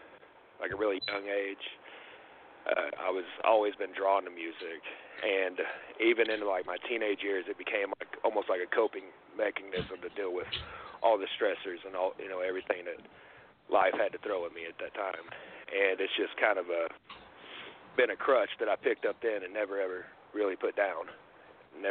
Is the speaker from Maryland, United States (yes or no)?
no; Tennessee, United States; At a young age, being born and raised in Tennessee, obviously country was everywhere.